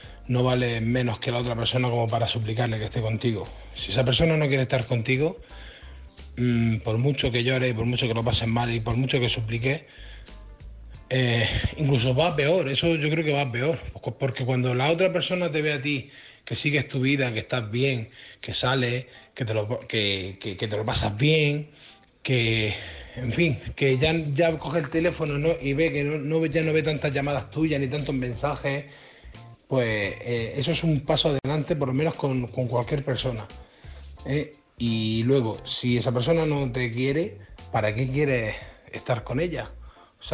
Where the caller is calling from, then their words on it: Murcia, Region of Murcia, Spain; de Murcia